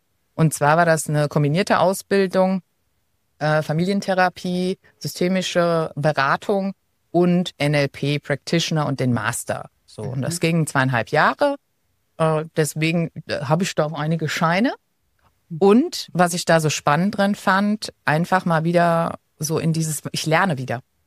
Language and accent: German; Limburg an der Lahn, Hesse, Germany; ich komme ja aus Limburg, Limburg an der Lahn.